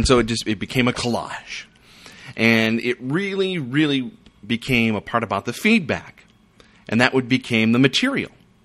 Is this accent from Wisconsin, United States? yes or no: yes; Madison, Wisconsin, United States; Okay, after I left a radio station in San Francisco, I moved back to my hometown in Madison, Wisconsin